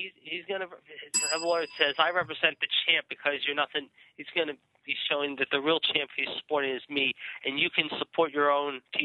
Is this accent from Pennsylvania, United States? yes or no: yes; Pittsburgh, Pennsylvania, United States; Yeah, he's going to be at the local casino in my hometown.